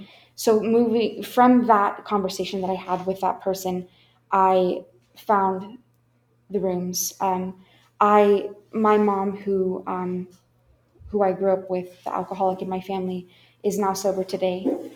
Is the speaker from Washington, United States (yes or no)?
yes; Seattle, Washington, United States; I was born in Eastern Washington. We moved over to the Seattle area when I was, I think, about six.